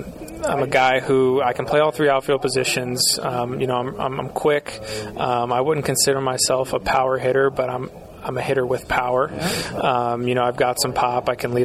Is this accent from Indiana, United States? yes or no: no; St. Louis, Missouri, United States; Yeah, Jim Edmonds was the guy for me, you know, growing up in St. Louis, you know, just watching him make some crazy defensive plays and hitting home runs and stuff like that.